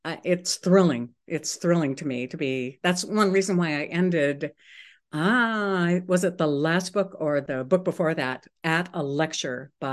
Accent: Seldovia, Alaska, United States; My hometown of Saldovia, which is right across the bay from me here, had a one room public library that was built up by the postmistress of the town.

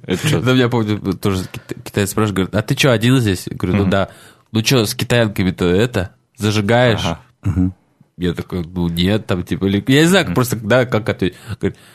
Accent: Russia; now in China; А я приехал из России, а так у меня 44-45 размер, в Китае очень трудно купить

